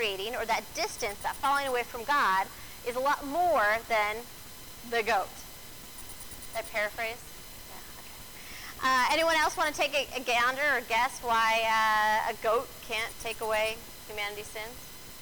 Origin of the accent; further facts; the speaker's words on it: Las Vegas, Nevada, United States; I grew up in Vegas. These are weird analogies for some of you.